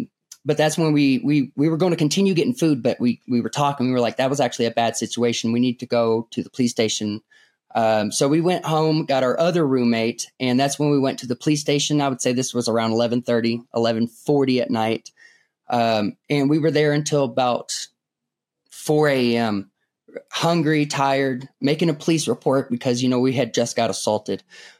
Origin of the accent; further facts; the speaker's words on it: Kennett, Missouri, United States; moved away as an adult; also born or lived in Springfield; now in Cusco, Peru; Yeah, I'm from Kennett, Missouri. I was born and raised there. I moved to Springfield for college. But other than that, I've never lived outside of Missouri. I went from Missouri to Cusco, Peru.